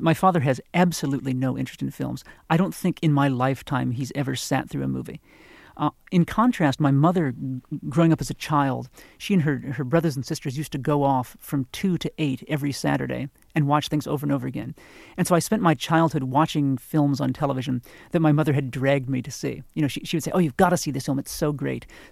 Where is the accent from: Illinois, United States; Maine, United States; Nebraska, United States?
Nebraska, United States; Omaha; growing up in Omaha, I don't think I saw a foreign film until I went away to college because they simply didn't play in Omaha.